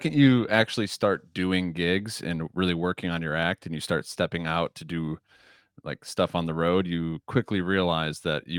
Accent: Kenosha, Wisconsin, United States; I grew up in Kenosha. So then I went to UW-Madison for college

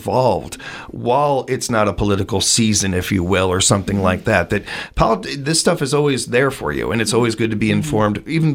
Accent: Chicago, Illinois, United States; I grew up in a very political family and we're from Chicago. I can't help still paying attention to Chicago.

